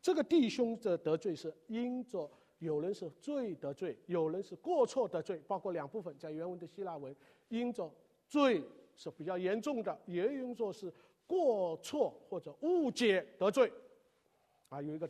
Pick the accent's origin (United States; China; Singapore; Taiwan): China; 就我们大陆人讲，不能添油加酱